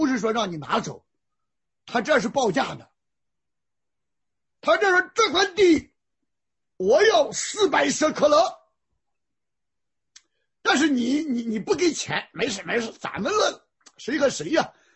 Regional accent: China; 过去你也知道，中东部落包括我们中国人，那个田地要成为坟地，那个地要贬值的

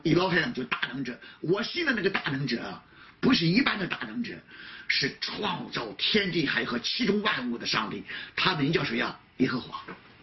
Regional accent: China; 那为什么我们中国人不明白？为什么我们中国基督徒、中国传道人，我们不愿意研究、不愿意明白呀？

